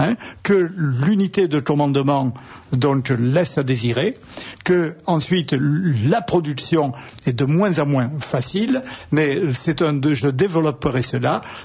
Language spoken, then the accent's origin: French; Toulouse, Occitanie, France; elle me tient beaucoup à cœur parce que je suis toulousain